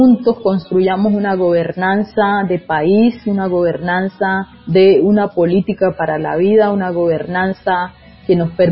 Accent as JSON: {"language": "Spanish", "country": "Colombia", "said": "esa democracia tiene que permitirnos, como colombianos y colombianas"}